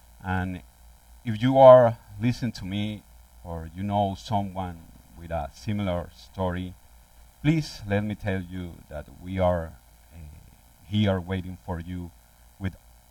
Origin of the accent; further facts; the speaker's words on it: Venezuela; I grew up in Venezuela.